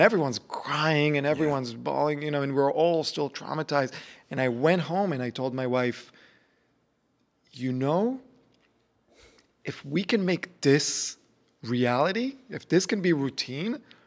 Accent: Israel; growing up in Israel, you have very set notions of different kind of Jews and who we stand for

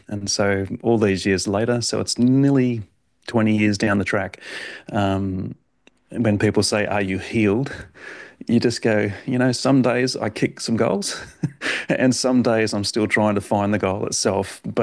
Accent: Australia; accent: Australian; as most can tell from my accent, I'm from Australia, and I've grown up in a pastor's family

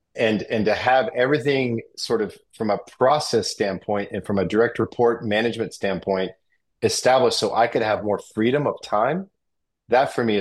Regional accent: United States; now in Spain; Because, you know, I'm from the United States and we move through the day much differently than they do in Spain.

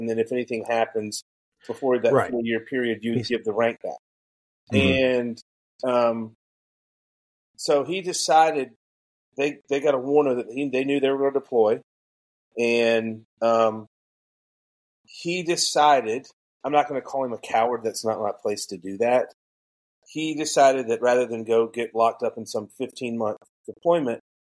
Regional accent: Georgia, United States; now in Florida, United States; like in the South where I'm from Georgia, I live in Florida.

